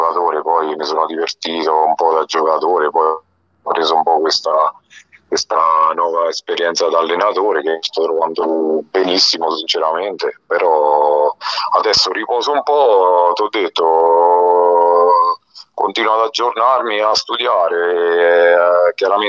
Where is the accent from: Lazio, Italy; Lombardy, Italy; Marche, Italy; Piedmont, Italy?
Marche, Italy; San Benedetto del Tronto; io sono di San Benedetto